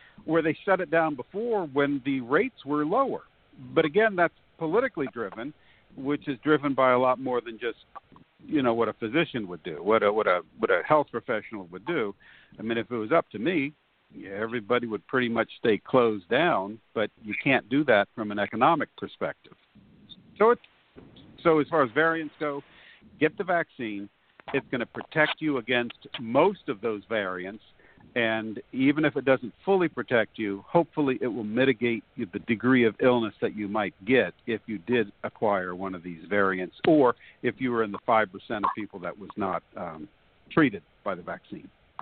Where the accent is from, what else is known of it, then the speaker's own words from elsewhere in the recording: Camden, South Carolina, United States; In 1780, a huge battle occurred in Camden, South Carolina, my hometown, where the British thrashed an American army that outnumbered the British 2-1.